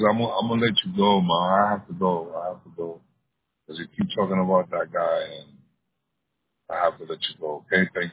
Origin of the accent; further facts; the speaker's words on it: Hoboken, New Jersey, United States; I'm born and raised in Hoboken. You just killed Hoboken.